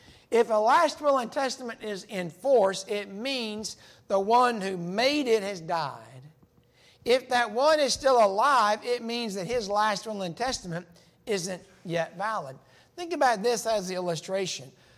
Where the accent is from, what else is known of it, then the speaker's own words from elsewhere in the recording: Tahlequah, Oklahoma, United States; There was a lady that we grew up with in Tahlequah, Oklahoma.